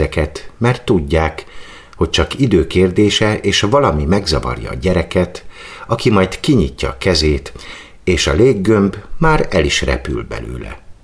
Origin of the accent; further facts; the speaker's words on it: Canada; Már rengeteg ilyen patakon átkelt korábban, ahogyan én is, mivel kanadai vagyok.